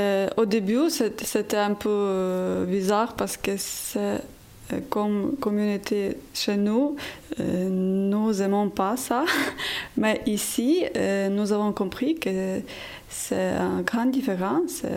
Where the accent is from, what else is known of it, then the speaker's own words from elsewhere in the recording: Ukraine; French is a second language; now in France; je viens d'Ukraine.